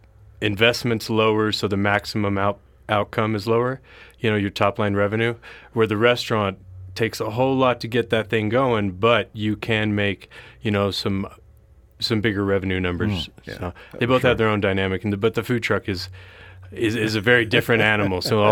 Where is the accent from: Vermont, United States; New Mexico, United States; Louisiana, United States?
New Mexico, United States; Right, so I come from New Mexico, and I'm a Filipino-American.